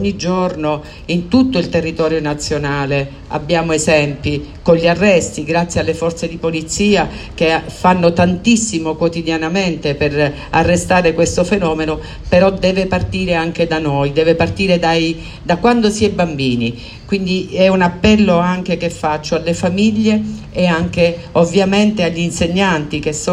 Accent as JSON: {"language": "Italian", "region": "Sicily", "country": "Italy", "said": "sono delle emozioni fortissime anche da siciliana che io provo"}